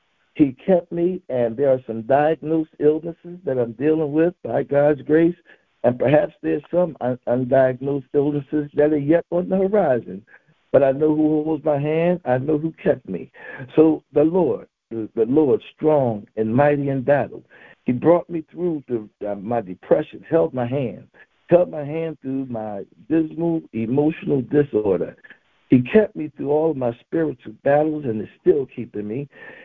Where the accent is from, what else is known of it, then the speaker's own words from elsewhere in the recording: Philadelphia, Pennsylvania, United States; For me, my brothers, it began growing up in North Philadelphia, right in the height of the internal gang wars that was going on